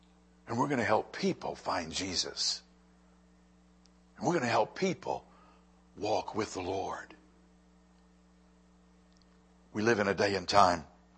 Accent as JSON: {"language": "English", "town": "Lynchburg", "region": "Virginia", "country": "United States", "tie": "born or raised there", "said": "Just a side note, I'm born and raised in Lynchburg, Virginia. This is all I know."}